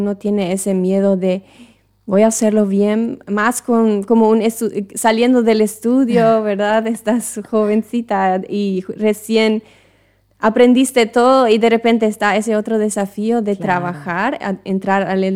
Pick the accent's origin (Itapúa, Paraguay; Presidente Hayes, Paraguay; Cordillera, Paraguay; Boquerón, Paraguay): Boquerón, Paraguay; Filadelfia; also born or lived in Asunción, Paraguay; Sí, yo soy de acá, de Filadelfia.